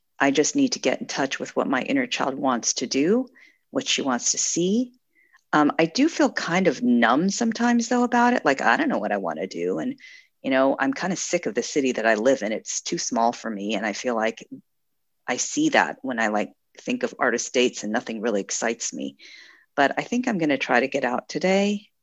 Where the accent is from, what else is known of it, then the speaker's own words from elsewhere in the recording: United States; I'm Korean American. My parents immigrated before I was born.